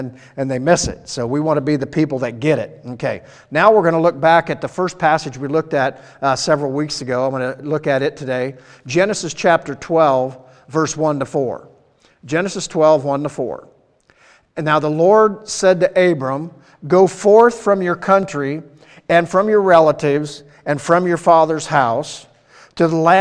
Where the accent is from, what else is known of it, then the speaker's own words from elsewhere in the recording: United States; But even more so than that, though, being an American, you know, we're super blessed